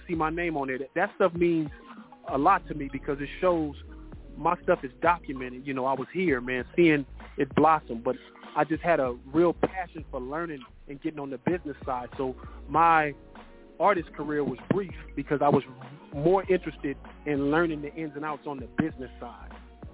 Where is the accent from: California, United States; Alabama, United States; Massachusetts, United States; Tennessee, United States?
California, United States; Los Angeles; man, I grew up in South Central, man, on the west side. I grew up on Slauson and Dinker, man.